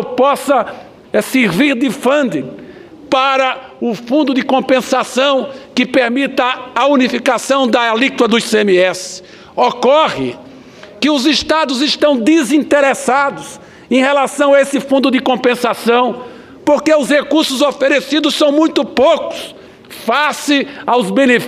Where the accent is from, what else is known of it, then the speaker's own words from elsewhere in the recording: Pernambuco, Brazil; como nordestino, como pernambucano, tendo sido secretário de Desenvolvimento Econômico do meu estado